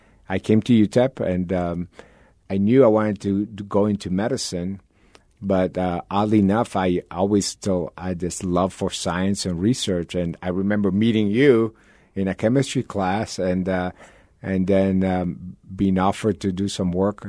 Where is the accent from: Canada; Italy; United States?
Italy; Northeast Italy; Yeah, I grew up in Italy, in the northeast part of Italy, and science always fascinated me.